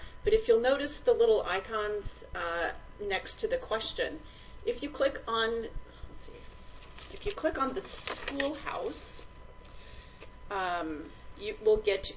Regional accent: Wisconsin, United States; I am from Wisconsin

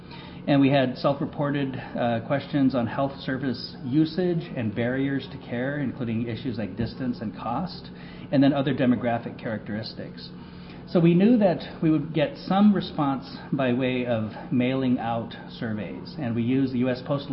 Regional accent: South Dakota, United States; now in North Dakota, United States; So I'm originally from South Dakota, but I now work in North Dakota at North Dakota State University.

